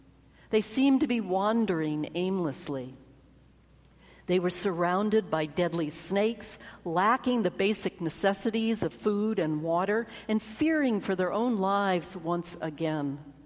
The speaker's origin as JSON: {"language": "English", "town": "Atlanta", "region": "Georgia", "country": "United States", "tie": "born or raised there", "accent": "southern", "said": "This is where I'll slip into my southern accent. Your rector and I discovered that we share some history. While living in Atlanta, we both attended the same high school, a Christian preparatory school."}